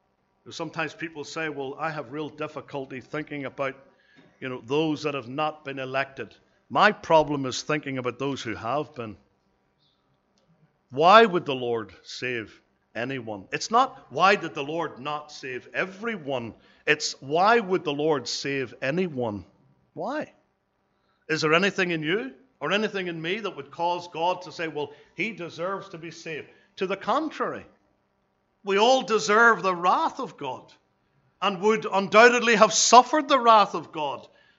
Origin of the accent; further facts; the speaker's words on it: Northern Ireland, United Kingdom; I come from Ulster, obviously.